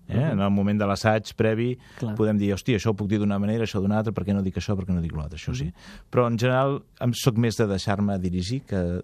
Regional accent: Catalonia, Spain; som catalans

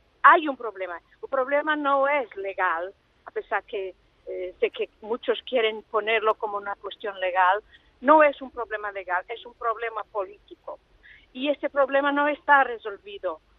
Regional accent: Portugal; Spanish is a second language; yo personalmente, como socialista portuguesa, espero que estas oportunidades sean aprovechadas

